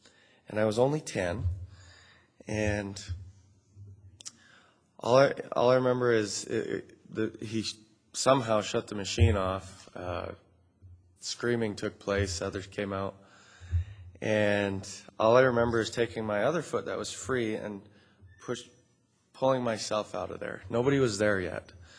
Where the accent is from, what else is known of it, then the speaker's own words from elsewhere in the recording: East Coast, Canada; I am from Canada, back on the East Coast, and back there, anyway